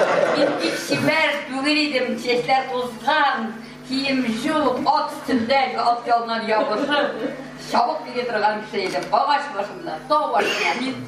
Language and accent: Tatar; Menzelinsk, Tatarstan, Russia; үземнең туган ягым Минзәлә